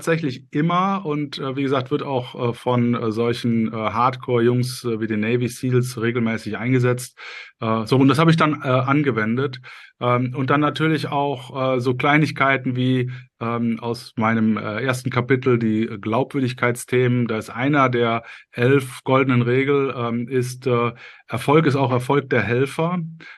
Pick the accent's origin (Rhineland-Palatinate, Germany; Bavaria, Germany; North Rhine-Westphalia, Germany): North Rhine-Westphalia, Germany; Cologne; ich habe das Buch veröffentlicht als Kölsche Jung